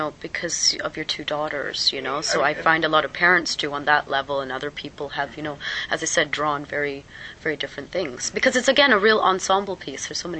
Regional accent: Canada; because my father's Indian, my mother's Polish, and I was born and brought up in Canada, so I had this very mixed heritage.

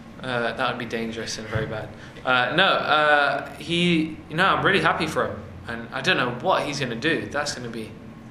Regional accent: United Kingdom; accent: British; I tried to neutralize my British accent a bit

